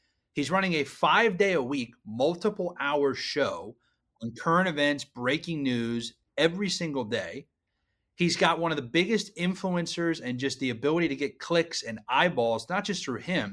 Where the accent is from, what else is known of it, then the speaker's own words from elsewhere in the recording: Pennsylvania, United States; Charlie really was the one who encouraged me to go back to my home state. Justin, my number two, he's also from PA.